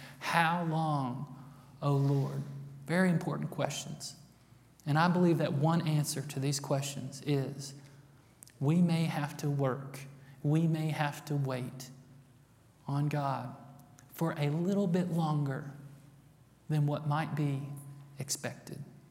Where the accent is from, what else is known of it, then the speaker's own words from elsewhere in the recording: Texas, United States; There's going to be a lot of words that I say wrong, because I'm from East Texas.